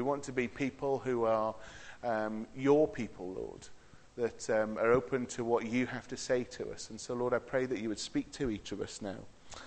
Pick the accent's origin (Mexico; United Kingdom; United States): United Kingdom; Cardiff, Wales; I grew up in a Brethren church in Cardiff, in Caerphilly, and I was born on Sunday, the 27th of March, 1977